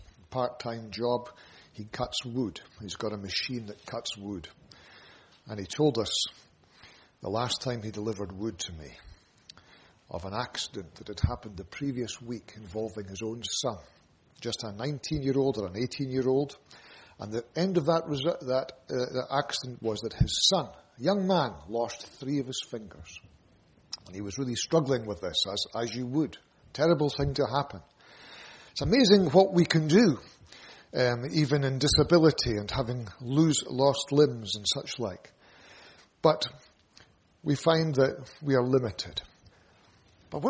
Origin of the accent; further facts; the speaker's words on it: Aberdeen, Scotland, United Kingdom; As you know, I'm from Aberdeen.